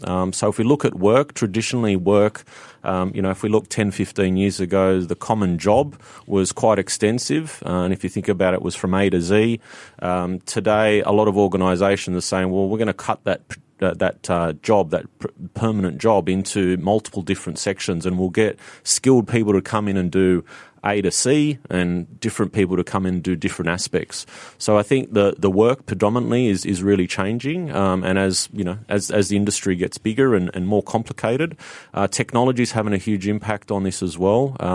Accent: Australia; also born or lived in Singapore; Australia is where my home country is, and I just moved from Singapore seven months ago.

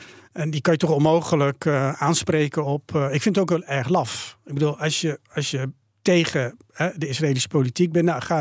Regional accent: Netherlands; dat wij dan als Nederlanders daarop werden aangesproken

